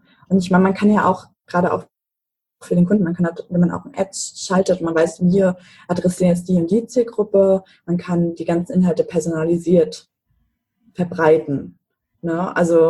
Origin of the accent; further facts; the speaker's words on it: Mecklenburg-Vorpommern, Germany; Also ich komme ursprünglich aus Mecklenburg und da ist dieses Mindset, okay, wie was der Bauer nicht kennt, das ist er nicht so.